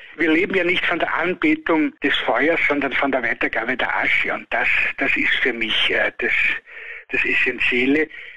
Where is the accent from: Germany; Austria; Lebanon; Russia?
Austria; die Pummerin ist das verbindende Element bei uns in Österreich.